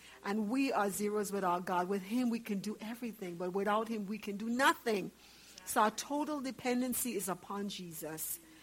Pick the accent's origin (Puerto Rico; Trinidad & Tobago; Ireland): Trinidad & Tobago; born there; So I was born in Trinidad.